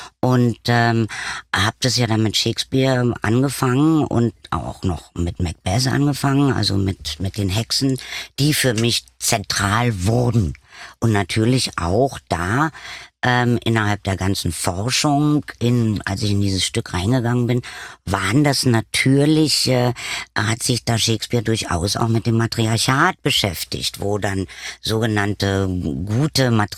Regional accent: Germany; dann bin ich natürlich in der DDR groß geworden

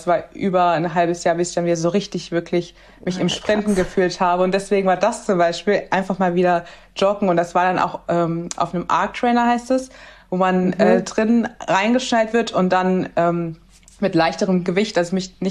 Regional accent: Hesse, Germany; Ansonsten komme ich aus Mittelhessen, bin ein absoluter Familienmensch

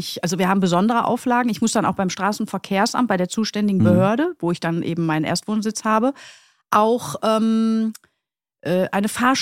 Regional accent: North Rhine-Westphalia, Germany; Ich komme aus dem Ruhrpott und das ist eine typische Arbeiterfamilie.

